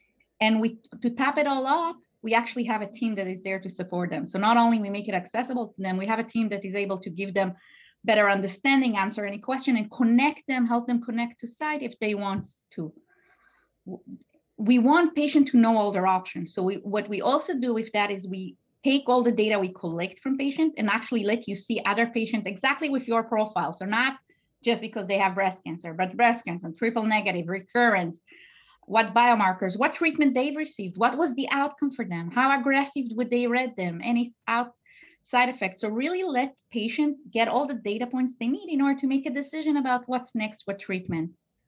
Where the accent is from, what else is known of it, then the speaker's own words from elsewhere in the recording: Israel; now in New Jersey, United States; I'm from New Jersey, originally from Israel.